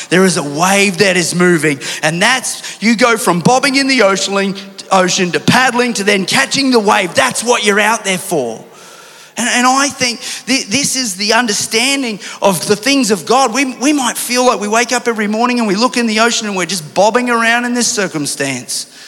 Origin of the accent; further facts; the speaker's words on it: Sunshine Coast, Queensland, Australia; When I grew up on the Sunshine Coast for most of my early years, and I did a lot of surfing at that time.